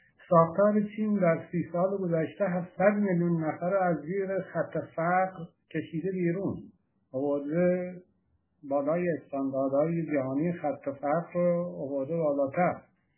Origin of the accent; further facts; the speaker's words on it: Iran; من واقعا به عنوان یک ایرانی، یک هموطن اشک می‌ریزم